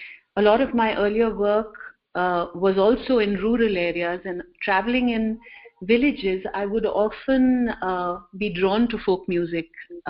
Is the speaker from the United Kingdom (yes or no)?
no; India; I think growing up in India, in the Hindi classroom, almost all of us have encountered